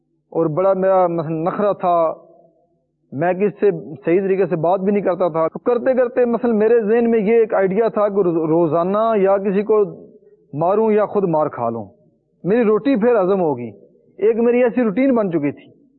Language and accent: Urdu; Hafizabad, Punjab, Pakistan; میرا تعلق حافظ آباد شہر سے ہے، ساتھ ایک گاؤں کا میں رہنے والا ہوں.